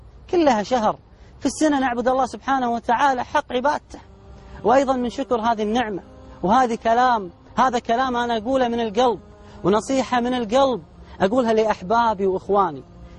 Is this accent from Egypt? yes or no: no; Kuwait; وإحنا ولله الحمد في هذا البلد، بلدنا الكويت